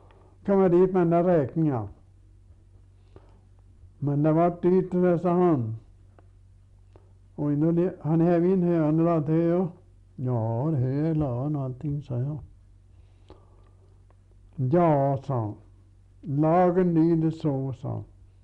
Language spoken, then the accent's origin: Swedish; Moviken, Sweden; Jag kommer från Moviken, jag då flyttade därifrån. För jag flyttade till Östavallen för att arbeta där på såga.